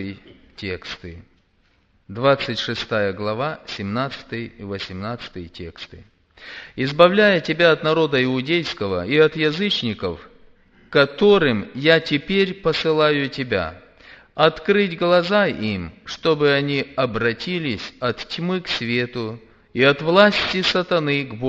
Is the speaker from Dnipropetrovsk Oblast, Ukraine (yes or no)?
yes; Verkhnodniprovsk, Dnipropetrovsk Oblast, Ukraine; я с Украины, город Верхнеднепровск, Днепропетровская область.